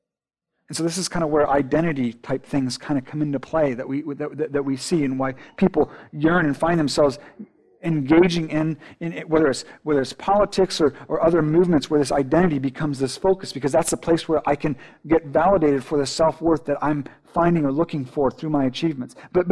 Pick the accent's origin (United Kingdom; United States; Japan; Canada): Japan; And so if I am an eldest son, which I was, which is amazing growing up in Japan, because when you're the eldest son, this is not right, okay, but it was beautiful when you're the eldest son.